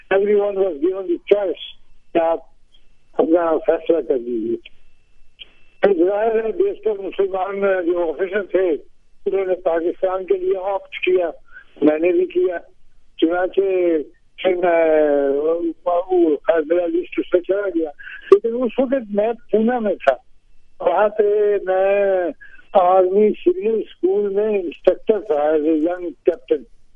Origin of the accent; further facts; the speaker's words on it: Amritsar, Punjab, India; born there; میں 1926 میں امرتسر میں پیدا ہوا. امرتسر جو اب مشرقی پنجاب, جو انڈیا کا پنجاب ہے, تو وہاں پیدا ہوا 1926 میں.